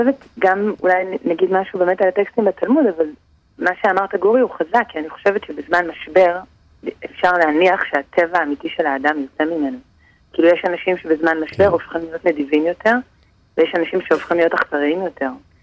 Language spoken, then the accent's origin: Hebrew; Jerusalem, Jerusalem District, Israel; כלום, אני ירושלמית.